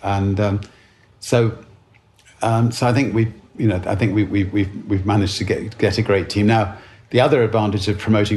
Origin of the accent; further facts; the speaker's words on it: United Kingdom; Being British, order some tea.